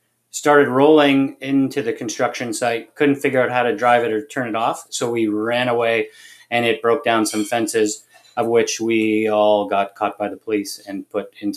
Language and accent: English; Toronto, Ontario, Canada; moved away as an adult; also born or lived in Cape Breton; now in Ottawa, Canada; I was born in Cape Breton, Nova Scotia, and then I moved to Toronto when I was about 1 year old. And in Toronto, I grew up there till about 27, when I ultimately moved to Ottawa.